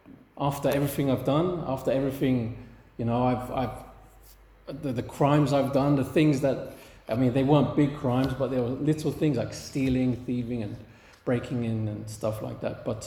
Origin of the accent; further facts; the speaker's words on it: London, United Kingdom; we've come from London. I was born and bred in London. Some of you have heard parts of this already. And I grew up in not such a nice part of North London.